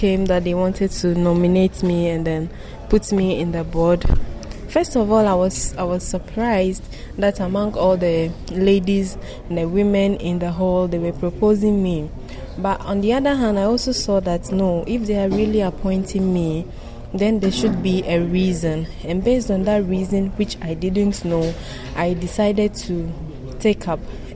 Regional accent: Upper West, Ghana; I come from the Upper West region of Ghana

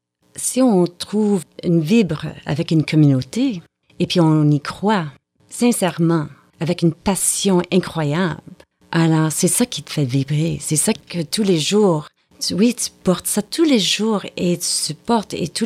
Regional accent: Quebec, Canada; C'est comme dire, je suis québécoise et vous êtes française.

